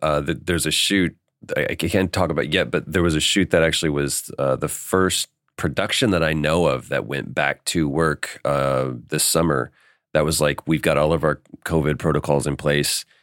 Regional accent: Dallas, Texas, United States; moved away as an adult; now in Los Angeles, United States; But we're both from Texas. We both grew up in Dallas, and we moved out to LA within weeks of each other.

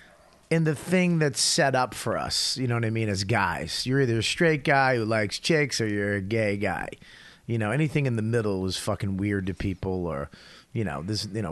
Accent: Medford, United States; Dude, I grew up in Medford.

